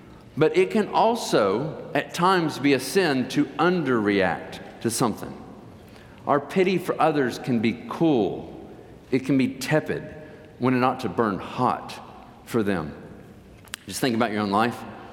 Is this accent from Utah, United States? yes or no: no; Tennessee, United States; Nearly 2 years ago, my mother died, and she was quite well known in my hometown. It was a three-hour visitation in East Tennessee at the church there.